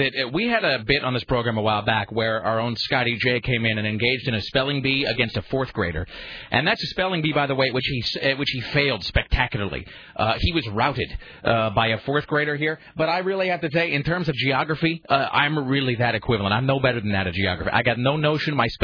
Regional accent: United States; Yeah, I'm American.

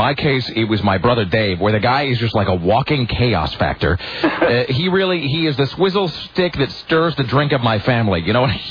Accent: Pacific Northwest, United States; even growing up in the Northwest, it's going to be really difficult to figure out where the hell you are.

